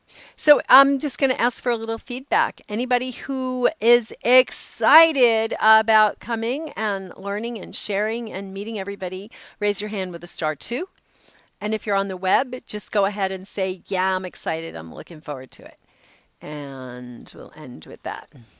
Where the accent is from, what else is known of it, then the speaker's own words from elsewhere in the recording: Bellevue, Washington, United States; I'm from Bellevue, Washington.